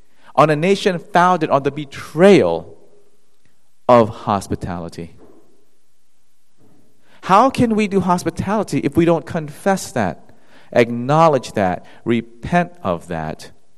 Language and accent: English; South Korea; English is a second language; now in United States; I, as an immigrant to this land, in my home country of Korea